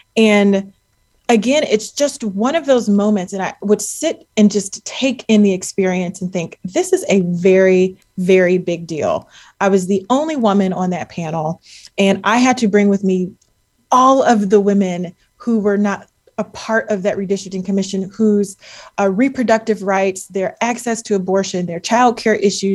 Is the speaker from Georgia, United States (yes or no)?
no; Akron, Ohio, United States; I think about my hometown, the city of Akron, where Sojourner Truth gave the speech, "Ain't I a Woman?"